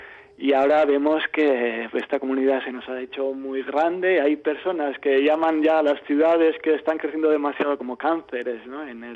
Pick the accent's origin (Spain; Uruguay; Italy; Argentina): Spain; Zarautz, Basque Country; Pero yo soy de Zarautz